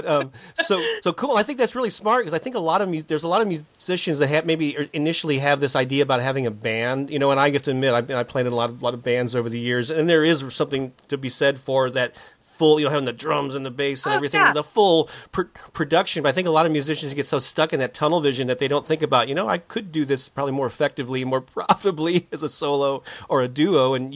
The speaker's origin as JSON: {"language": "English", "town": "St. Louis", "region": "Missouri", "country": "United States", "tie": "born or raised there", "said": "And I guess you guys met when you were coming through St. Louis, my hometown, a while back."}